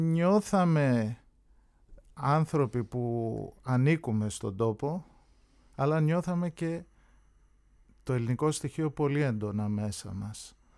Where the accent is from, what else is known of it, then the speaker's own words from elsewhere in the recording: Istanbul, Turkey; Εγώ γεννήθηκα και μεγάλωσα στην Κωνσταντινούπολη, στην περιοχή Τζιχαγκίρ, Ταξίμ. Είναι μια συνοικία που την κατοικούν Έλληνες της Κωνσταντινούπολης